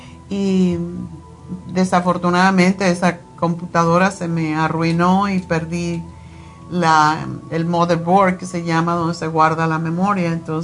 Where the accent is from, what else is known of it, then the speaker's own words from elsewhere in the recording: New York, United States; Y yo, como soy de Nueva York, yo me acuerdo hacer el programa.